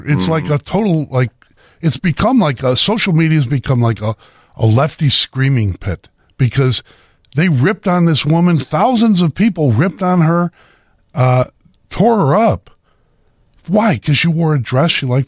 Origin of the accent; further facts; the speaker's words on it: United States; What I mean is we can all do what we want to do because we're American.